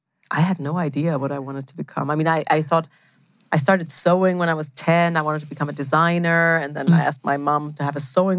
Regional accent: Germany; also born or lived in Switzerland; I'm actually from Germany.

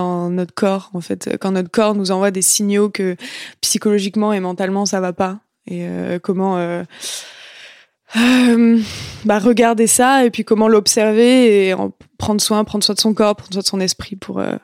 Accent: France; now in Montreal, Canada; j'ai grandi en France Et j'ai grandi avec la culture française, j'ai appris le français, je suis même maintenant que je suis à Montréal, je suis quand même restée assez proche de la culture française.

